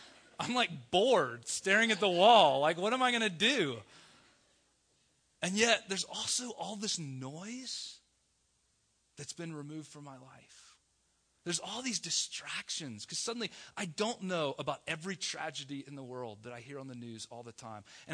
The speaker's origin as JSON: {"language": "English", "region": "the South", "country": "United States", "said": "I'm from the South. We drink sweet tea."}